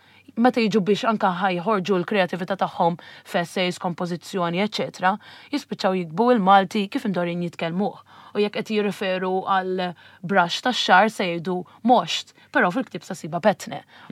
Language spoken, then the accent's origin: Maltese; Nadur, Gozo, Malta; n-nadur jeżisti ħafna dialett jiena minn Naduru barra tittenna u kliem oħrajn